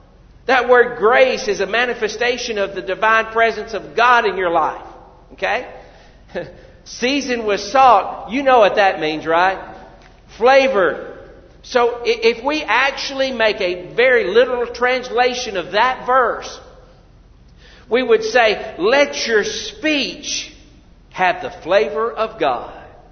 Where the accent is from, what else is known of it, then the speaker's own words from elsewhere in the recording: United States; I'll be honest with you, I'm thankful I'm an American.